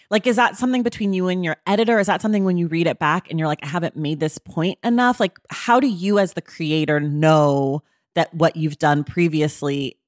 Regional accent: California, United States; And I'm from California. Like, we're not like Southern, you know, like sometimes like certain regionalisms, like you say things different.

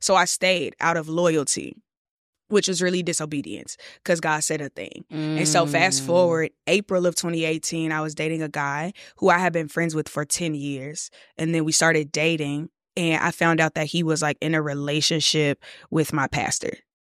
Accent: Chicago, Illinois, United States; now in Los Angeles, United States; I'm from Chicago. I currently live in LA.

